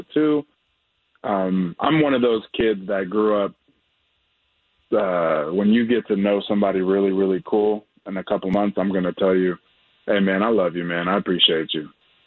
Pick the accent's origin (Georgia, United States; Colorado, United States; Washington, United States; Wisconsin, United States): Washington, United States; Tacoma; It's Tacoma, Washington, my hometown, my mother's home island of Guam, where I'm the first Chamorro descent to ever be drafted to the NFL